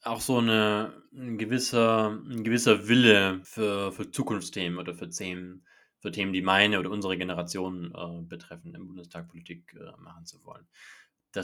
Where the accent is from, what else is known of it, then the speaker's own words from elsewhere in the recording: Schwäbisch Gmünd, Baden-Württemberg, Germany; also born or lived in Göppingen; ich bin 24 Jahre alt, ich bin quasi ein Gewächs der Region. Ich bin in Schwäbisch Gmünd geboren, habe in Göppingen mein Abitur gemacht, bin hier aufgewachsen. Bin dann nach Friedrichshafen gezogen